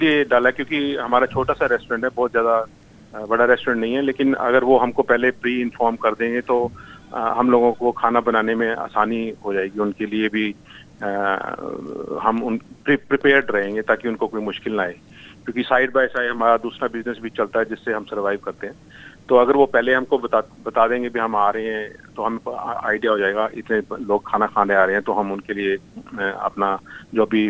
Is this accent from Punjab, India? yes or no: yes; Ludhiana, Punjab, India; now in Australia; मैं पंजाब से हूँ, लुधियाना से, और मैं 1992 में ऑस्ट्रेलिया आया था स्किल माइग्रेशन के ऊपर।